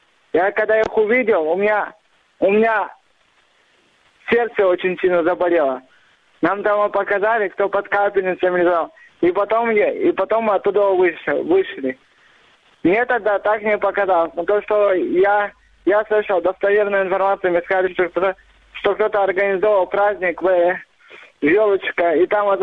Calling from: Simferopol, Crimea, Ukraine; я звоню из Симферополя.

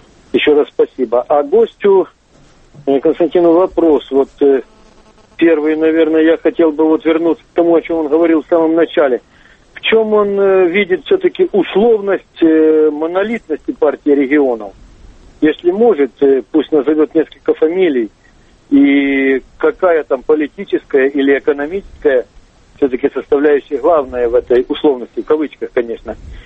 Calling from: Moscow, Russia; Я звоню из Москвы, однако я украинец.

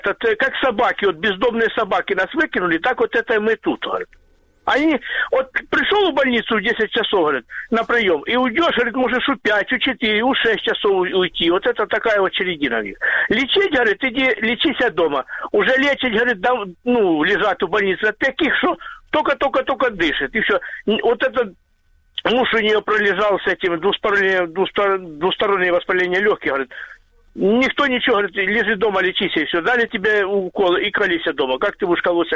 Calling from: Avdiivka, Donetsk Oblast, Ukraine; Добрый вечер … Авдеевка.

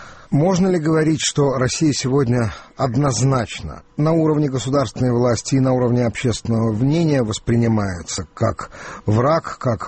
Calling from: Yerevan, Armenia

